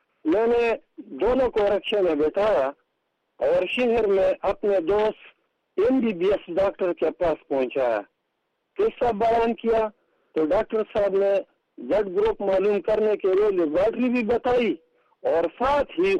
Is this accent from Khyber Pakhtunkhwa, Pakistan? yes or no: yes; Mardan, Khyber Pakhtunkhwa, Pakistan; اور میں پارہوتی مردان کا رہنے والا ہوں.